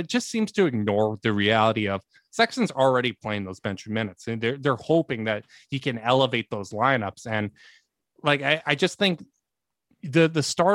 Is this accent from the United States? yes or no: no; Canada; because I'm Canadian and that's what I do.